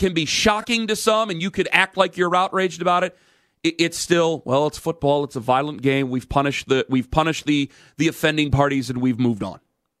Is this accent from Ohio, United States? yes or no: yes; Cleveland, Ohio, United States; just because I'm from Cleveland.